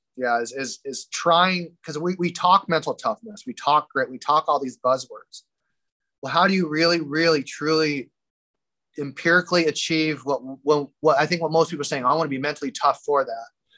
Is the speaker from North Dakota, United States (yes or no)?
no; Iowa, United States; I grew up in Iowa in a band, my parents' house basement. It's cold. It's really fucking cold in Iowa, right?